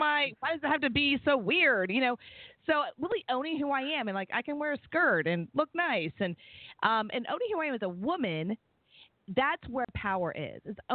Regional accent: Houston, Texas, United States; I come from Houston, Texas, born and raised a Baptist girl.

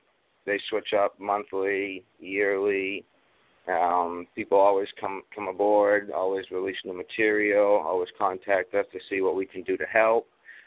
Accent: Augusta, Maine, United States; I was actually born and raised in Augusta, Maine. Been there the whole 30 years of my existence.

